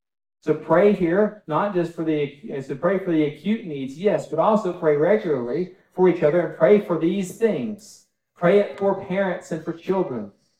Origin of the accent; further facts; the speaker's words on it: Texas, United States; I grew up in West Texas. It doesn't happen very often, right?